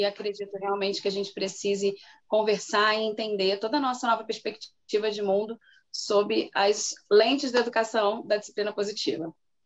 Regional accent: Rio de Janeiro, Brazil; now in Teresópolis, Brazil; Eu sou do Rio de Janeiro, atualmente moro em Teresópolis, região serrana, mas sou originalmente da cidade do Rio de Janeiro, Rio Capital.

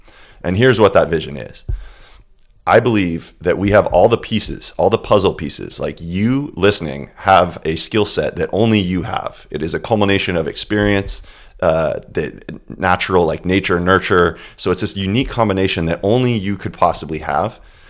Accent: Phoenix, Arizona, United States; is currently based in my hometown, Phoenix, Arizona.

